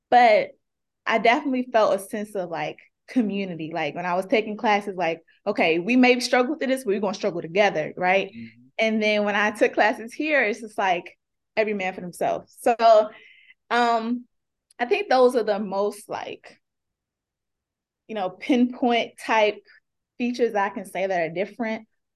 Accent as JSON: {"language": "English", "town": "Bowie", "region": "Maryland", "country": "United States", "said": "And I'm from Bowie, Maryland, DMV, PG County."}